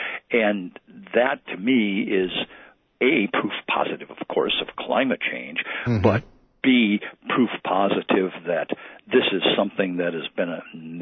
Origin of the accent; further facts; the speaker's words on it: Wisconsin, United States; I mentioned I grew up in Wisconsin. I have a rock right here in front of me that I dug out of the stone quarry a mile from my boyhood home